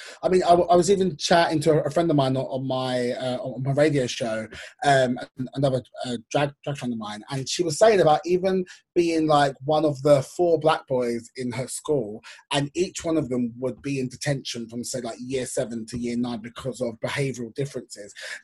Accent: London, United Kingdom; I mean, I'm from North London, so my school's very multicultural.

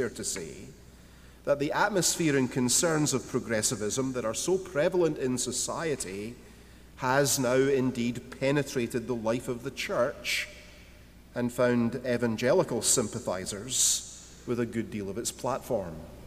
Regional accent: Scotland, United Kingdom; Like most of the youth of my generation in Scotland, I was raised in the Church of Scotland, in my case, in a liberal congregation.

